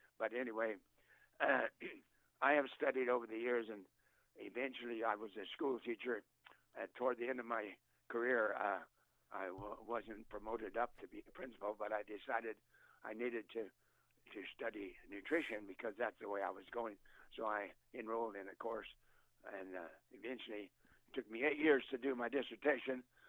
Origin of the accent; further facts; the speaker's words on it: Pomona, California, United States; also born or lived in Grand Junction, United States; I was born in Grand Junction, Colorado. I spent a few years there, and I spent most of my time in Pomona, California.